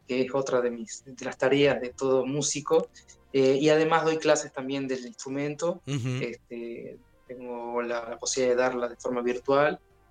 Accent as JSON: {"language": "Spanish", "region": "Jujuy", "country": "Argentina", "lives_now": "Buenos Aires, Argentina", "said": "Yo soy de Jujuy y vivo, sí, actualmente en Buenos Aires, en capital."}